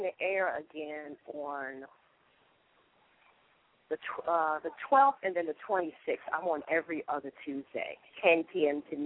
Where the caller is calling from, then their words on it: Atlanta, Georgia, United States; But you know that … from Atlanta.